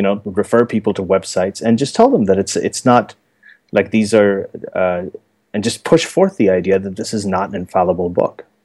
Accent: Saudi Arabia; this is kind of what I talked to people about when I was growing up in Saudi Arabia, because over there I couldn't really tell them there's no God.

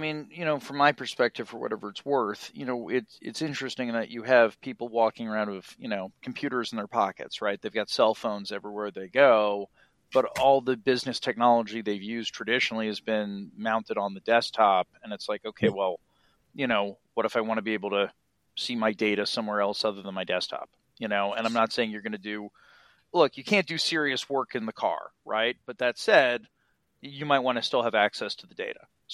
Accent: United States; and that for me as an American, at least

